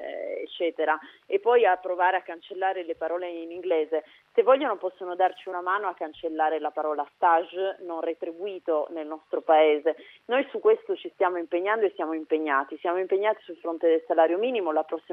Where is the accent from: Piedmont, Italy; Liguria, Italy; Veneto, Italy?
Piedmont, Italy; nella mia terra, la provincia Granda